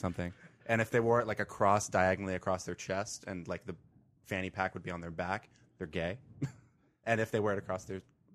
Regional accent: Canada; I'm from Canada. We wear snowshoes.

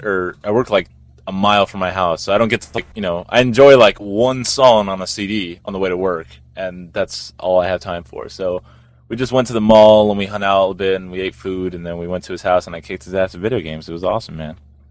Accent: the South, United States; Man, I'm from the South.

